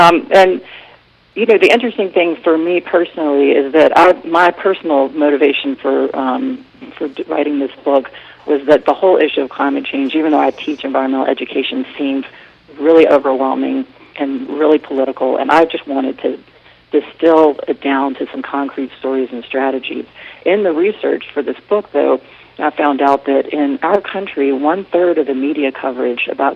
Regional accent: the South, United States; I'm from the Deep South

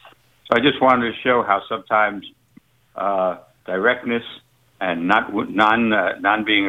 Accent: Jacksonville, Florida, United States; I'm from Jacksonville, Florida.

